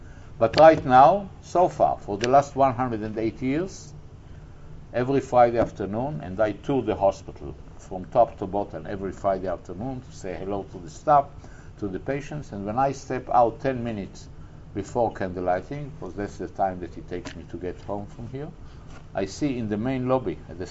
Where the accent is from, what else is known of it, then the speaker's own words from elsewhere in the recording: Israel; I grew up in the Jewish state. I was born 5 weeks after the declaration of statehood of Israel. And as I told you, I'm a product of the religious, national religious school system in Israel.